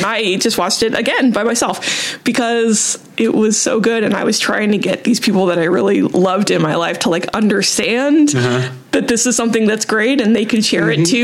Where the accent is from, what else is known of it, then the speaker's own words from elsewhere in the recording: California, United States; But I'm from the suburbs. It's not like I'm from Bollywood or anything like that. I'm from the suburbs of Southern California.